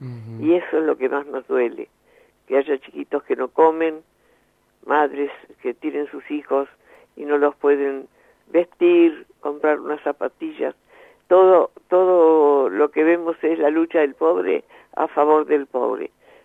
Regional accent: Argentina; todos somos argentinos y vivimos en este país

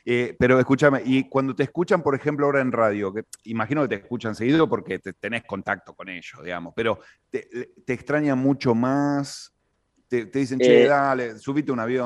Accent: Argentina; ya todos sabemos cómo somos los argentinos.

